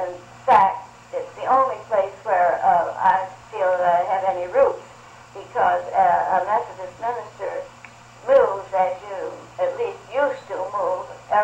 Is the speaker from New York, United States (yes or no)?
yes; Plattekill, New York, United States; born there; I was born in Plattekill, New York, which was 10 miles back of Newburgh, New York.